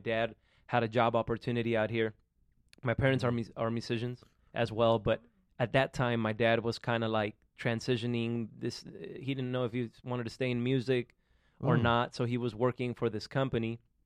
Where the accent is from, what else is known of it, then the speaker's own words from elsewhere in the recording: San Jose, San José, Costa Rica; also born or lived in Carson, United States; I grew up in, I was born in San Jose.